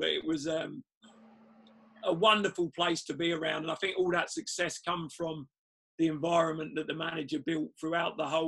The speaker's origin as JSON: {"language": "English", "town": "Cambridge", "region": "East of England", "country": "United Kingdom", "tie": "born or raised there", "said": "So he used to take me to, I grew up near Cambridge, so he took me to the Abbey Stadium to watch Cambridge United play."}